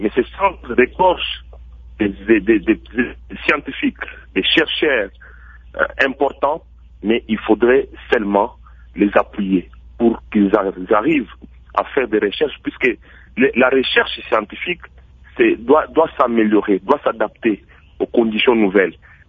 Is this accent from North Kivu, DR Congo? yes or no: yes; Goma, North Kivu, DR Congo; now in Bukavu, DR Congo; Je viens de Goma, je suis à Bukavu maintenant.